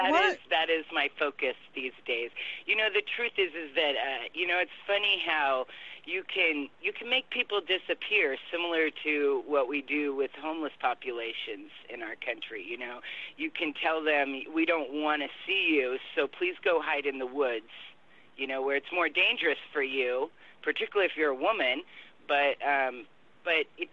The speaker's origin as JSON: {"language": "English", "region": "Oregon", "country": "United States", "tie": "born or raised there", "said": "Well, I was raised a kid in Oregon on the coast"}